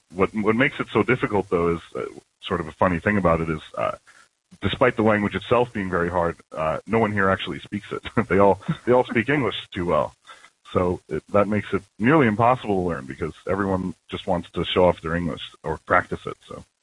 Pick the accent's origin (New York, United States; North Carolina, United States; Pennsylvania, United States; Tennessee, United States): New York, United States; now in Finland; Right, and actually 2 days from today, October 29th, will mark 10 years for me living in Finland. Wow. I grew up in New York